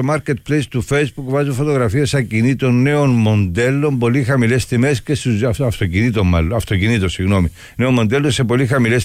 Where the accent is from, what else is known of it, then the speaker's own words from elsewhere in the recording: Akapnou, Limassol District, Cyprus; Και στο χωριό μου, πάντως στην Ακαπνή μου τώρα το πρωί που ξύπνησα, πρέπει να σας πω ότι από τον αέρα ξύπνησα